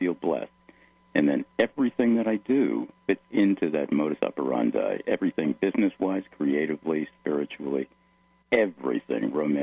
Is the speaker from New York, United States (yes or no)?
no; Rhode Island, United States; I'm from Rhode Island originally.